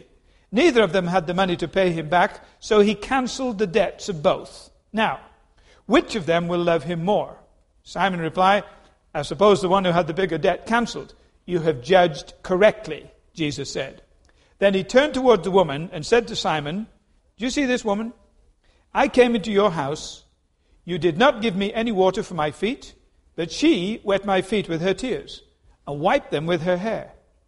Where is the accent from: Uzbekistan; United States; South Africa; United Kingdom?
United Kingdom; England; Unfortunately, I was brought up in England, so I was stuffed with unhealthy fish and chips.